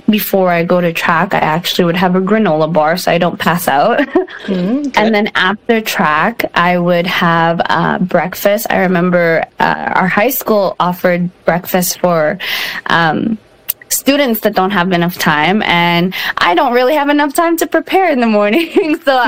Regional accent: Philippines; I grew up in the Philippines, or I was born in the Philippines.

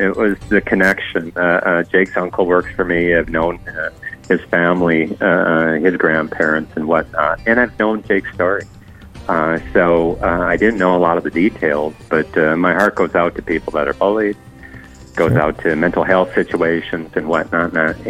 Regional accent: Hallock, Minnesota, United States; I was born and raised in Hallock.

